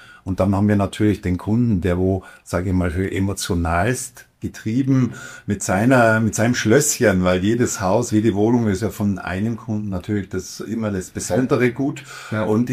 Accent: Regensburg, Bavaria, Germany; ich ein gebürtiger Regensburger bin. Mhm. Mittlerweile auch, knapp über 50

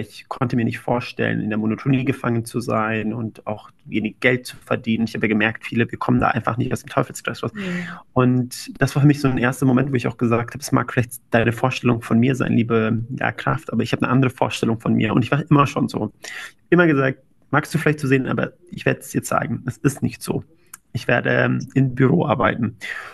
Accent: Freising, Bavaria, Germany; Wo ich herkomme, das war damals in Freising.

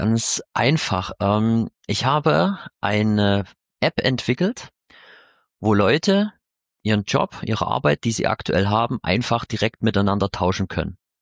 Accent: Chemnitz, Saxony, Germany; Ich komme aus Chemnitz beziehungsweise aus dem Vorort, bin da quasi hier in der Region groß geworden. Habe auch in Chemnitz studiert, ganz klassisch, eine Art Maschinenbau, Automobilproduktion, um genau zu sein. Und war auch immer hier in Chemnitz

